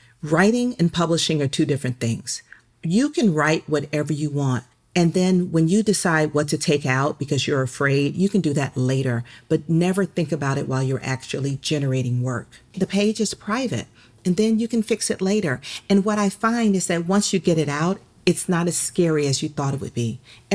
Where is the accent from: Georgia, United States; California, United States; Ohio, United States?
Georgia, United States; Atlanta; Because the book is about growing up in Atlanta during the child murders